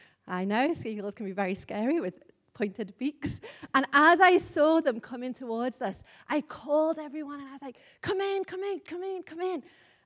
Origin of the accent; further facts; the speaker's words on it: Liverpool, North West England, United Kingdom; but you may know I'm from Liverpool, if you haven't been already able to tell. But a number of years ago when I was living in Liverpool